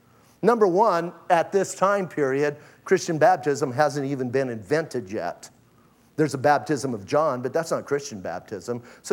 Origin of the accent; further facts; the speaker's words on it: Bisbee, Arizona, United States; Remember, I am originally from Bisbee.